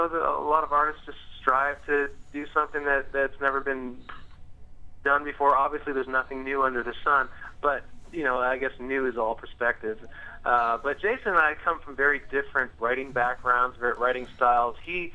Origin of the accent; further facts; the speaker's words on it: Montreal, Quebec, Canada; and I'm from Montreal.